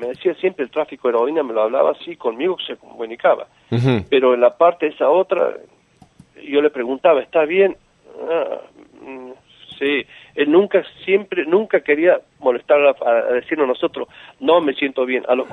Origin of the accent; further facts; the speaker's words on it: Córdoba, Argentina; born there; Nací en Córdoba, Argentina, e incluso mi hijo nació en Córdoba, Argentina, era argentino